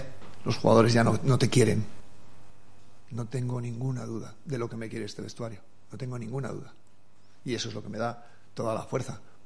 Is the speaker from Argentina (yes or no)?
no; Salas, Castile and León, Spain; si soy de Salas, hostia, de un pueblo de Castilla, y soy autodidacta en mi vida